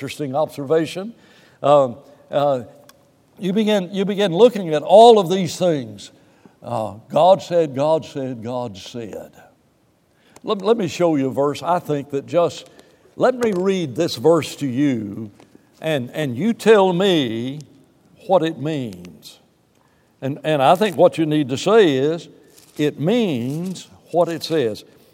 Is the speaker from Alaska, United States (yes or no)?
no; Huntsville, Alabama, United States; I've talked about growing up in West Huntsville.